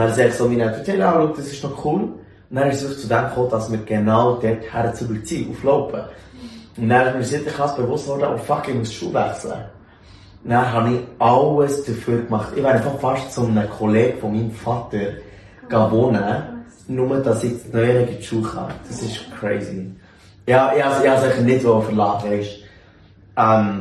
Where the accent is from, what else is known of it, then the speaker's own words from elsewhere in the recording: Neuenegg, Bern, Switzerland; Also gut, ich bin in Neuenegg geboren